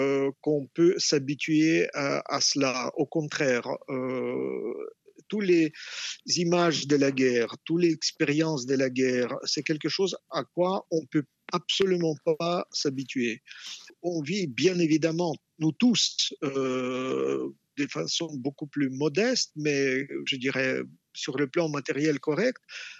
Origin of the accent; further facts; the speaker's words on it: Kyiv, Ukraine; born there; French is a second language; alors que je suis né à Kiev en 1962